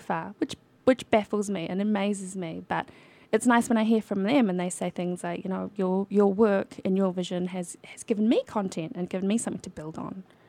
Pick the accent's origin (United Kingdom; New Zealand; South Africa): New Zealand; now in United States; because I'm from New Zealand anyway, just really loved the outdoors.